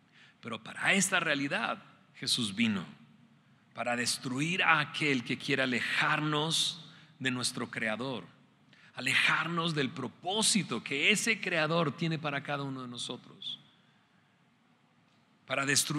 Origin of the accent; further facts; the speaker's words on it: Mexico; cómo somos los mexicanos buenos para eso